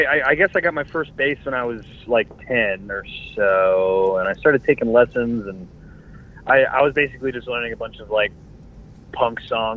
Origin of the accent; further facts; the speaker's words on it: Jacksonville, Florida, United States; We're from Jacksonville.